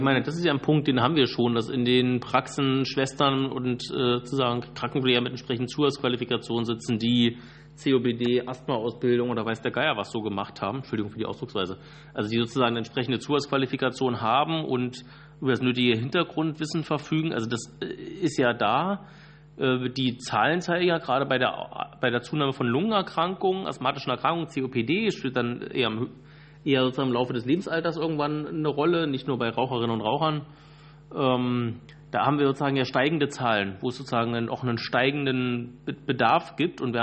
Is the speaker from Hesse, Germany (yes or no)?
no; Brandenburg, Germany; Und dann komme ich auch noch aus Brandenburg, also Eichenprozessionsspinne habe ich direkt vor der Haustür